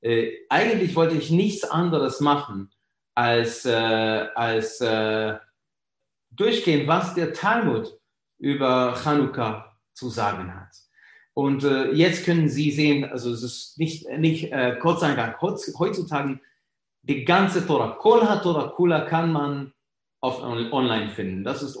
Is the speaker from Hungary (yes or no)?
yes; Budapest, Hungary; German is a second language; now in Germany; Noch dazu, ich bin ein gebürtiger Ungarer. Ich komme ursprünglich aus Budapest. Seit 18 Jahren wohne ich in Deutschland.